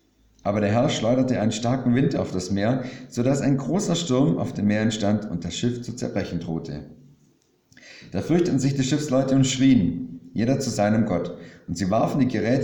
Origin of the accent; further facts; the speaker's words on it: Ravensburg, Baden-Württemberg, Germany; ich komme aus Ravensburg, bin da in der Gemeinde, wohne da inzwischen mit meiner lieben Frau, die Kathi, und unseren 4 Kindern